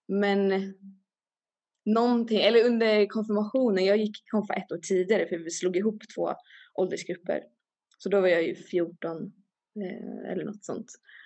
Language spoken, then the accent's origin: Swedish; Järfälla, Stockholm County, Sweden; Jag är uppväxt i Järfälla. Som är det är Stockholms län, men det är inte Stockholms kommun. Det är en egen kommun. Och... uppväxt i en missionsförsamlingen i kommunen, Jakobsbergskyrkan.